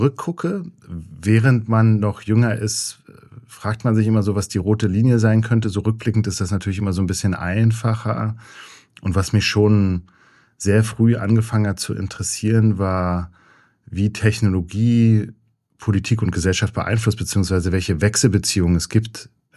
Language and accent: German; Berlin, Germany; Ja, Ostberliner.